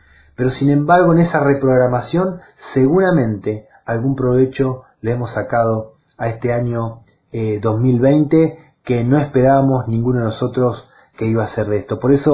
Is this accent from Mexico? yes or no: no; Zárate, Buenos Aires Province, Argentina; también soy un ciudadano de Zárate